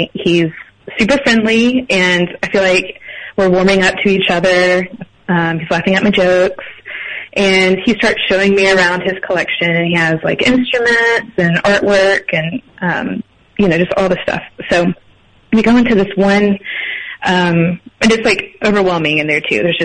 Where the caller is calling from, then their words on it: Nashville, Tennessee, United States; I'm calling from Nashville.